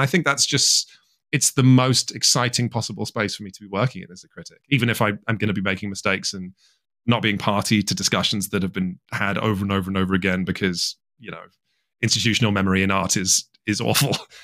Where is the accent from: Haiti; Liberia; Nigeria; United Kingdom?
United Kingdom; And it made me more uncomfortable and unhappy as a British person reviewing it.